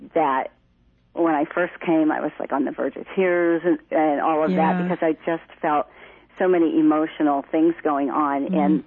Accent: San Juan Capistrano, California, United States; I am from San Juan Capistrano

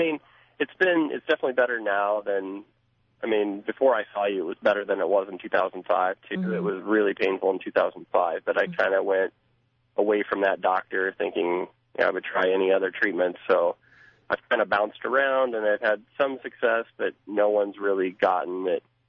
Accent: Nebraska, United States; also born or lived in New York; Okay, well, I grew up in Nebraska, and I've moved around a bit

